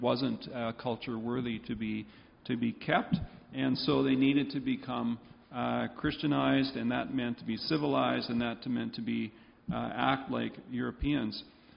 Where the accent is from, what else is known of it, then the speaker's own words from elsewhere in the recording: Yarrow, British Columbia, Canada; I grew up in Yarrow, near Chilliwack, and my dad was a typical Mennonite settler looking for land